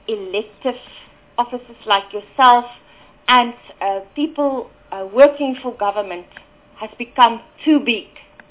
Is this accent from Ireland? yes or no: no; Lephalale, Limpopo, South Africa; I am from Lepalale in Limpopo, and I represent various women's groups